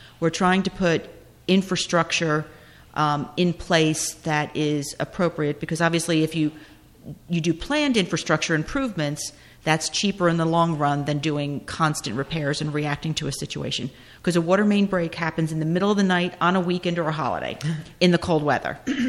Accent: Clinton, United States; I grew up in Clinton. So for me, Clinton is home. My kids are experiencing the life I had as a young person.

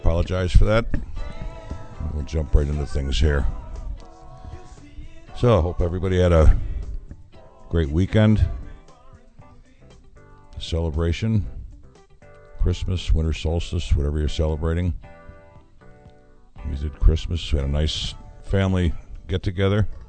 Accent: Syracuse, New York, United States; I'm from Syracuse, and near the city is a town called Salve

